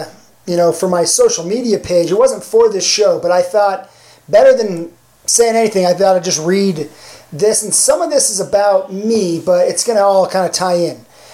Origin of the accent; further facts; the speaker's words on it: Utah, United States; I mean, in the youngest ages of elementary, growing up in Salt Lake County.